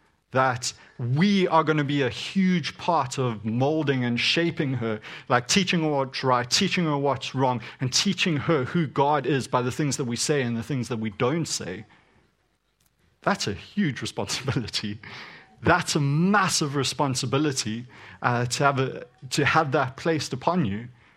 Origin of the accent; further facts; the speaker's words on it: South Africa; I grew up in South Africa, so for me, it brings up an image of a wooden spoon.